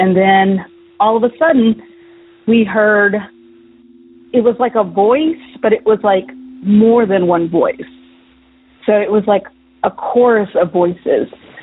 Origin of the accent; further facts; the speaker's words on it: Georgia, United States; I am from Georgia. This story happened in a small town in Georgia when I was about 7 or 8.